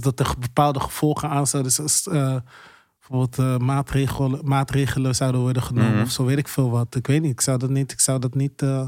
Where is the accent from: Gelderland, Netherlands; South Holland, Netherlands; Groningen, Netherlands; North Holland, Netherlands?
South Holland, Netherlands; Rotterdam; also born or lived in Breda; Want ik ben opgegroeid in Rotterdam.